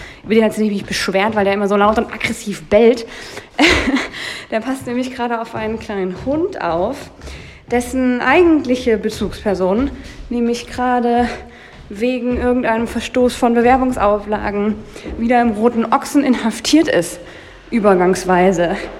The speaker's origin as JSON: {"language": "German", "town": "Halle", "region": "Saxony-Anhalt", "country": "Germany", "tie": "born or raised there", "said": "Ich bin nämlich in Halle aufgewachsen"}